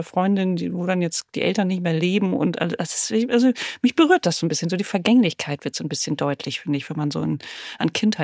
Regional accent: Lower Saxony, Germany; Ich bin in Ostfriesland gerade.

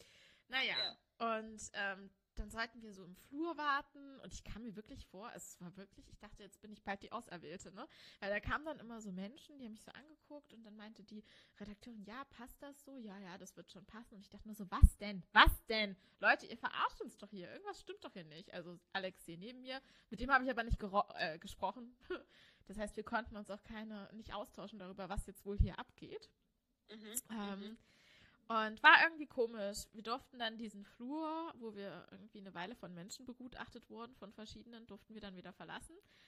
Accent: Ilmenau, Thuringia, Germany; Ich bin ja in Ilmenau aufgewachsen. Das ist 50 Kilometer von Erfurt weg.

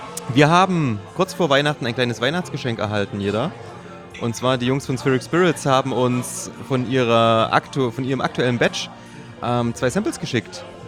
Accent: Thuringia, Germany; ich bin ja Thüringer, wir waren in Thüringen

